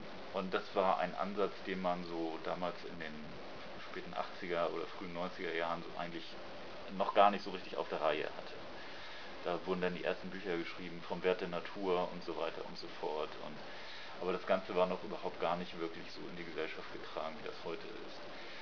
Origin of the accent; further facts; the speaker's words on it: Elmshorn, Schleswig-Holstein, Germany; ich bin in Elmshorn geboren und habe da die Nähe zur Nordsee mehr gehabt und zur Elbe. Und bin auch in der Gegend groß geworden